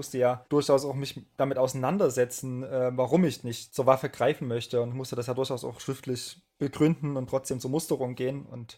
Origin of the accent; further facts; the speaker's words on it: Germany; wir sind ja beide in der Bundesrepublik groß geworden